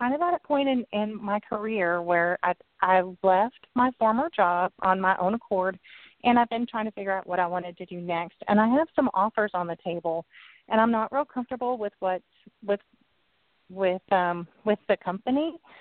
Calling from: Houston, Texas, United States; I'm calling from Houston, Texas.

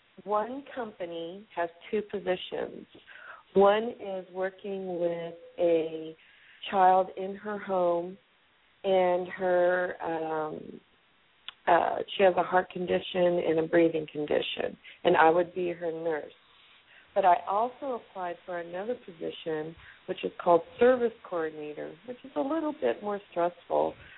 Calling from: California, United States; I'm calling from California.

